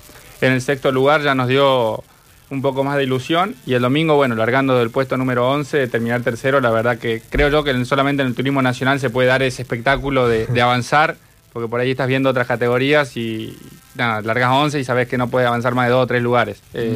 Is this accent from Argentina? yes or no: yes; Chaco, Argentina; Uno por ahí, yo soy de Chaco, no le daba importancia.